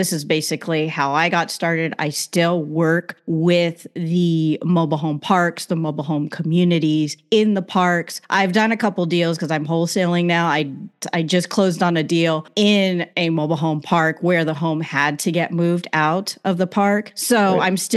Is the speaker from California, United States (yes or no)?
yes; California, United States; Basically, I grew up in Orange County, California.